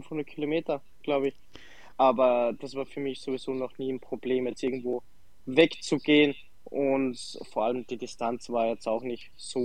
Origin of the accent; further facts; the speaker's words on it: Austria; accent: Austrian Standard German; now in Dresden, Germany; Man hört es ja auch mit meinem Dialekt, den österreichischen Hochdeutsch-Dialekt, sage ich einfach mal so.